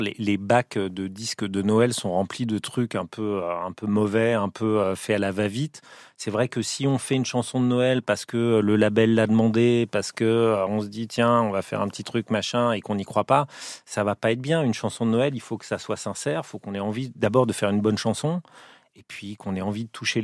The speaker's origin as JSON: {"language": "French", "region": "Auvergne-Rhône-Alpes", "country": "France", "tie": "born or raised there", "said": "Bah, moi, je viens de Haute-Savoie"}